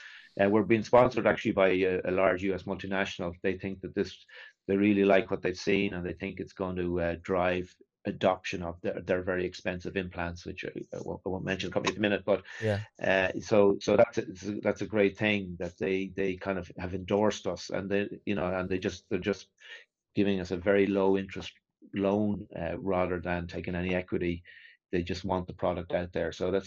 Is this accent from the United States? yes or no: no; Ireland; Like I'm an Irish guy, small.